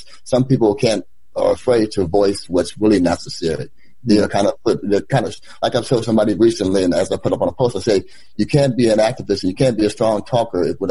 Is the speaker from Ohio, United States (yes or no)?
no; Portland, Oregon, United States; Born and raised in Portland. Been here since 1956.